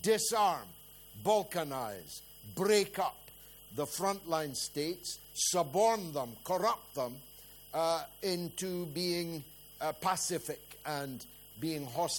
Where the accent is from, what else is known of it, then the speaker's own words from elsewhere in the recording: Scotland, United Kingdom; You don't have the power, the right, to decide whether or not I am Scottish.